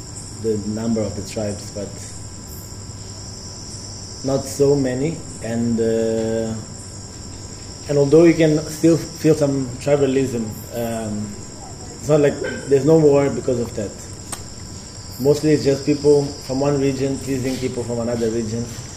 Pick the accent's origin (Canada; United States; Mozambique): Mozambique; Maputo, Maputo City; I come from Maputo, the capital city. In the south, like the last place they showed.